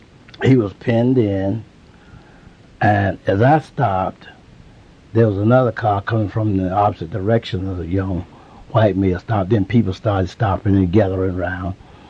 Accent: Kinston, North Carolina, United States; there was some pressure to bring me, for me to come back to Kinston, my hometown.

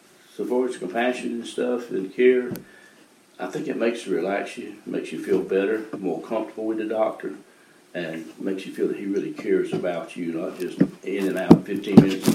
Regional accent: Elm City, North Carolina, United States; also born or lived in Wilson; I am from Wilson, North Carolina. I grew up in Elm City. … they sharecropped

